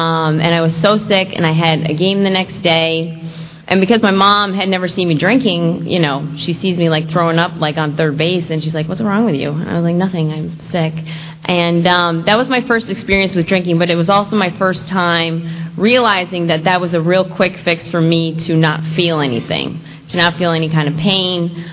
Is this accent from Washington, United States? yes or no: no; New York, United States; I am not from Florida. I was born in New York. I was born in upstate New York. And I grew up with my mom.